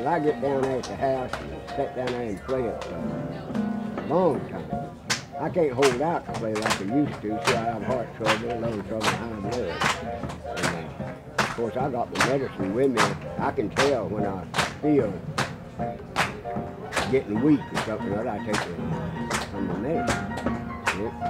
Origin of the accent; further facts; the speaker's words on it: Alabama, United States; Yeah, I grew up